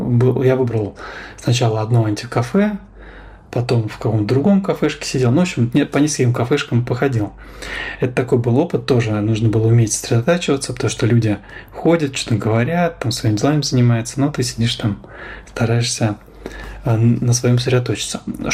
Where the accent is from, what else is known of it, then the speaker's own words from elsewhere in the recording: Moscow Oblast, Russia; я сам из Подмосковья